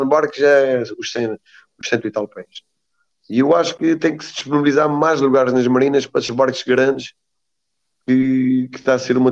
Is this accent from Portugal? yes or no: yes; Azores, Portugal; born there; eu por acaso eu gosto de me sentir açoriano e não micalense. Eu nasci em São Miguel, mas sempre andei por todas as ilhas